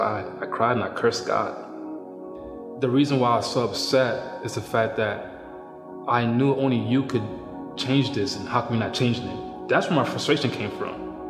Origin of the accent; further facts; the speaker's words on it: West Palm Beach, Florida, United States; I'm from West Palm Beach, Florida.